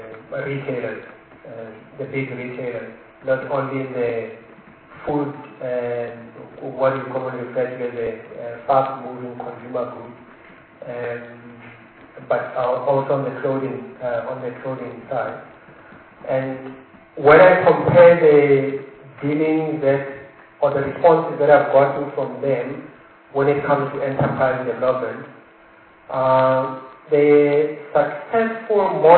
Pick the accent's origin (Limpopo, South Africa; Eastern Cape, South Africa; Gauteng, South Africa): Gauteng, South Africa; Soweto; I come from Soweto